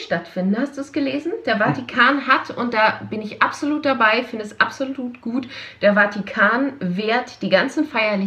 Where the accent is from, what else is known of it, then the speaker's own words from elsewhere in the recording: Hamburg, Germany; ich als Hamburgerin